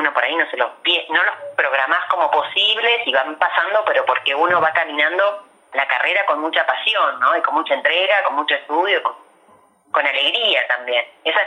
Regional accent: Mercedes, Buenos Aires Province, Argentina; Tenía 12 años y fui a un taller de guitarra en mi ciudad natal, la ciudad de Mercedes, provincia de Buenos Aires

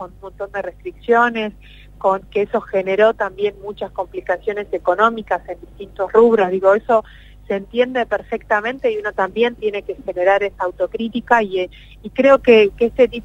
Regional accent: Neuquén, Argentina; somos todos neuquinos, digo, en mi caso nací y me crié en Neuquén, estudié acá, me recibí, me quiero quedar y elijo siempre la provincia de Neuquén, lugar donde además decido también tener mi familia

